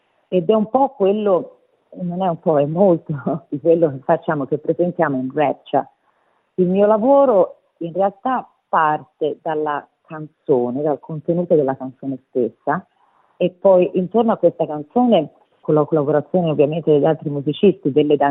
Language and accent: Italian; Florence, Tuscany, Italy; born or raised there; also born or lived in Apulia